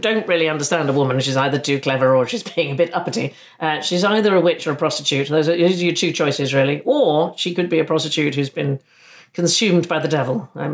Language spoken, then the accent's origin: English; United States; I grew up in America. I love that country.